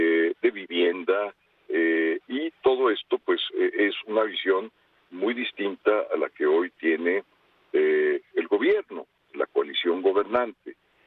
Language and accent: Spanish; Mexico; Todos somos mexicanas y mexicanos